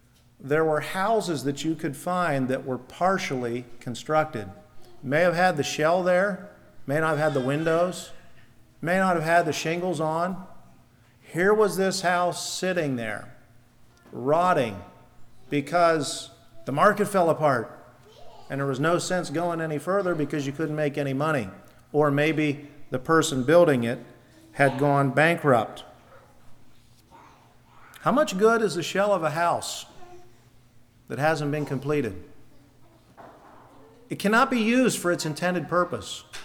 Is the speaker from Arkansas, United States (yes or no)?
no; Hollidaysburg, Pennsylvania, United States; That's kind of my home area where I would have grown up. I grew up in Hollidaysburg.